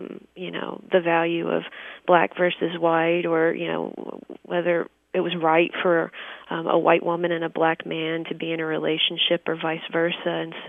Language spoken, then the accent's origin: English; Russellville, Kentucky, United States; at least compared to what I imagined I would do as a girl in Russellville, Kentucky.